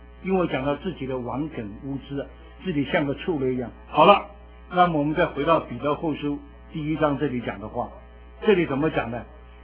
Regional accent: China; 我们中国人呢真是这个民族性很难很难。

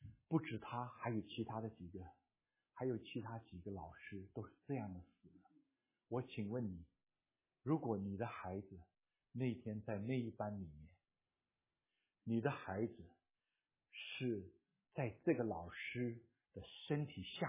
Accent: Keelung, Taiwan; 我们从小我们住了一个住在基隆哈，所以我是生在基隆鸡的笼子里面啊

